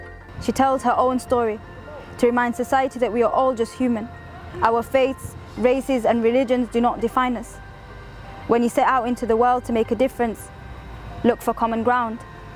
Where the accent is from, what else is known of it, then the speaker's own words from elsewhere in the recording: Sudan; born there; I'm a spoken word poet and a basketball player, and I was born in Sudan.